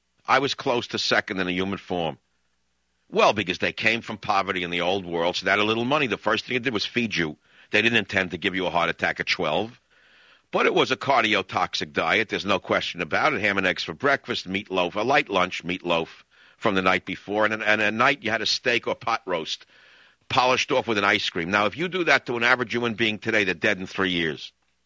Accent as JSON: {"language": "English", "region": "New York", "country": "United States", "said": "What did I know? I was a kid from New York. I had no idea."}